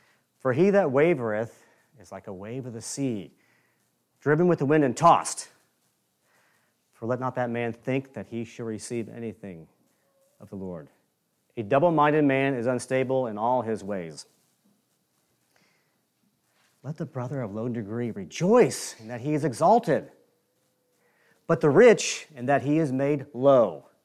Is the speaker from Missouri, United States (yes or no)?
yes; Rolla, Missouri, United States; I can remember in my hometown, Rolla, there was a little small town. I was born and raised in Missouri